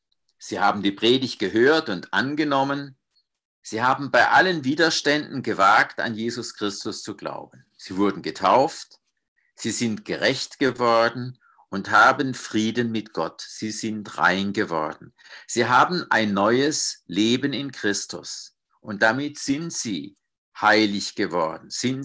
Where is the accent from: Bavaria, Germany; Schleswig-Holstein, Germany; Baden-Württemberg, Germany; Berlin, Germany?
Baden-Württemberg, Germany; Dazu eine Geschichte aus meiner Heimat, aus dem Schwarzwald.